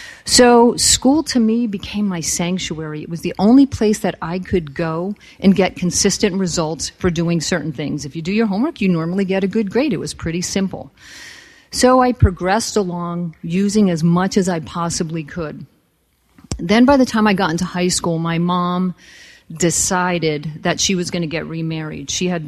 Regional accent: New Jersey, United States; So, I grew up in New Jersey. I am the oldest of two, and I come from a very, very big extended family.

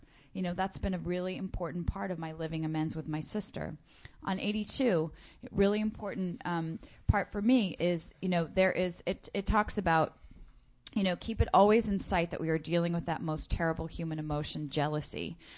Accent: United States; Yeah, I'm from Washington, go figure, but suddenly I'm a Brooklyn farmer.

